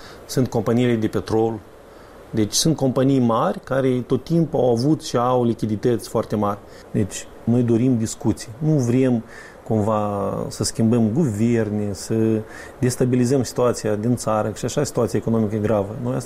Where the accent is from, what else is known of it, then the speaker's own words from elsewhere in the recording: Moldova; also born or lived in United Kingdom; Am vrut să fac performanță, tehnologie în Republica Moldova, la noi acasă.